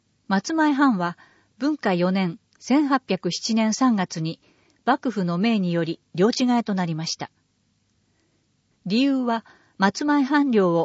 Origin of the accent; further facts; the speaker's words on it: Seattle, Washington, United States; Japanese is a second language; 僕のふるさとである米国のシアトル市では、5月は自転車通勤月間です。